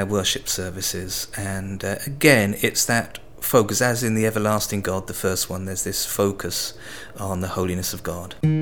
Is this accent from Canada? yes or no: no; Barking, London, United Kingdom; born there; now in Scotland; I was born in the East End of London, well, just outside in Essex, in Barking. Been up here since, in Scotland, that is, since 1974.